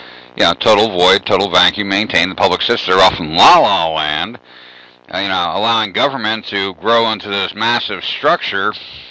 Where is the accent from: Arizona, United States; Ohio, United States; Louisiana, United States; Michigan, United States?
Arizona, United States; And I'm from Arizona, so I have the County of Maricopa, City of Tempe, Mesa, Phoenix, and, you know, a few other local governments from Arizona.